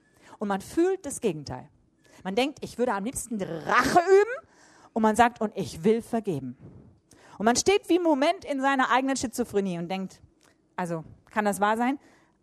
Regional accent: Hamburg, Germany; born or raised there

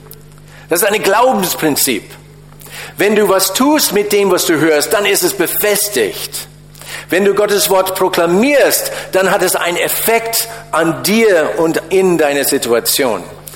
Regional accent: United States; first language English; German is a second language; okay, ich bin halt Ami und das ist meine Muttersprache

